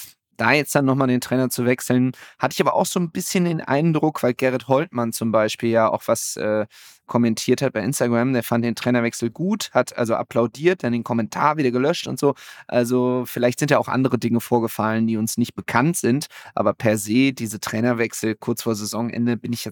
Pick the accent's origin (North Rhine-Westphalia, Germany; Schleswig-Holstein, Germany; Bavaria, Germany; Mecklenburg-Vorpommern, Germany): North Rhine-Westphalia, Germany; Düsseldorf; born there; und ich bin gebürtiger Düsseldorfer und mir tut das trotzdem leid.